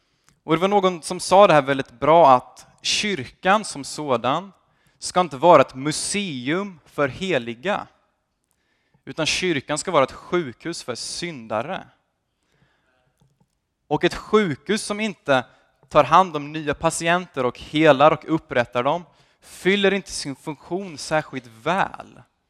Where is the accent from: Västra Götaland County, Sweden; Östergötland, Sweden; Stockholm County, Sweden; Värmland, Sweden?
Östergötland, Sweden; Motala; Född och uppvuxen här i Motala. Låter dåligt? Okej. Snart 21 år.